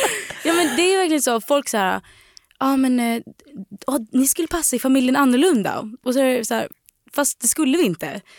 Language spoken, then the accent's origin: Swedish; Delsbo, Gävleborg County, Sweden; Och vi har haft plats för 22 tidigare där vi bodde på gården i Delsbo där vi kommer ifrån.